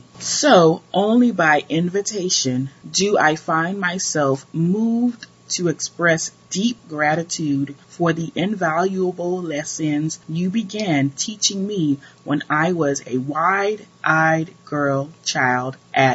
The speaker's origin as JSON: {"language": "English", "town": "Birmingham", "region": "Alabama", "country": "United States", "tie": "born or raised there", "said": "I couldn't have known when my family caravan for 5 hours from my hometown of Birmingham, Alabama, to the Essence Festival of Culture"}